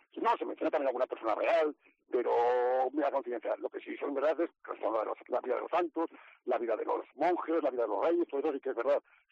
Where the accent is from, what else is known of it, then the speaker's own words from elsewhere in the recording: Villar de Torre, La Rioja, Spain; Ahora mismo estoy paseando al lado del monte de mi pueblo, un paisaje precioso, los trigos, la colza amarilla